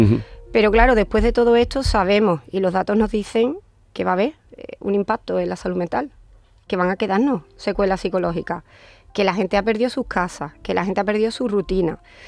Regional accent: Jerez de la Frontera, Andalusia, Spain; O Jerez, yo soy de Jerez, entonces me duele, ¿no? Especialmente Jerez, me duele Andalucía, ¿no?

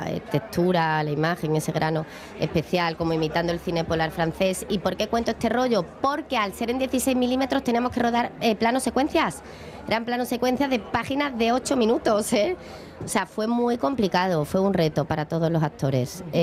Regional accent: Andalusia, Spain; yo soy andaluza, casada con un catalán, con lo cual viva la mezcla

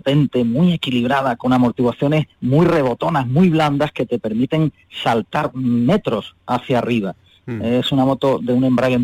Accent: Andalusia, Spain; Tenemos que creérnoslo lo que somos los andaluces en todos los sentidos, ¿no?

